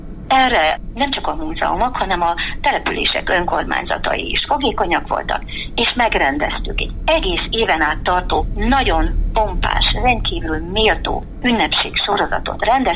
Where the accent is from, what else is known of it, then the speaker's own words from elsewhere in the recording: Jász-Nagykun-Szolnok, Hungary; a jászok mindig azt mondták magukról, ma is ezt mondjuk, hogy jászok vagyunk, de magyarok